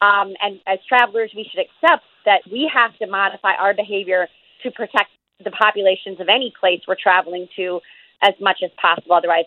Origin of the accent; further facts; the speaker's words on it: United States; I say post-pandemic as an American who's had an opportunity to be vaccinated.